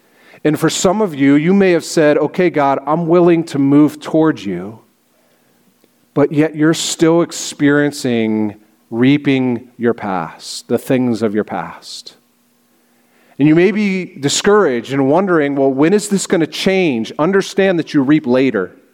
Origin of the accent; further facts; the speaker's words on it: Sharon, Pennsylvania, United States; so I grew up in Sharon, Pennsylvania. My mom's here this morning from Sharon.